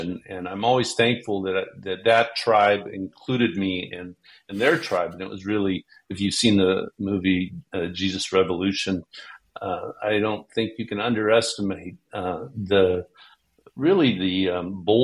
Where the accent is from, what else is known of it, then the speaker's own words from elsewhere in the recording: Sacramento, California, United States; also born or lived in Jerusalem; Quickly, I grew up in mostly in Sacramento, California, but my family, my father worked as a physician in a hospital in Jerusalem, Jordan.